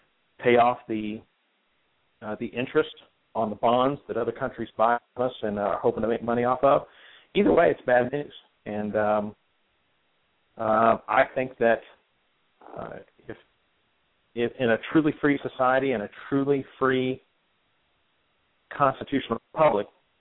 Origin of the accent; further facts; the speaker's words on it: Ashland, Kentucky, United States; also born or lived in Louisville; I was born in Louisville, Kentucky. And I'm trying to filter through what we have time for. I went to Paul Blazer High School in Ashland, Kentucky.